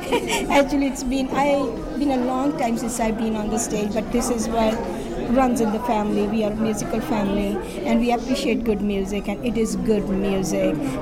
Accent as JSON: {"language": "English", "country": "India", "also_born_or_lived": "Kenya", "moved": "yes", "lives_now": "Canada", "said": "Oh, you're from India? Yes, I'm from India."}